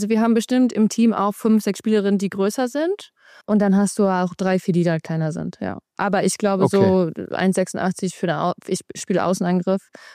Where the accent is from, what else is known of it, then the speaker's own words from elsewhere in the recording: Emlichheim, Lower Saxony, Germany; Ich bin in Emlichheim groß geworden, das ist in der Grafschaft Bentheim in Niedersachsen an der holländischen Grenze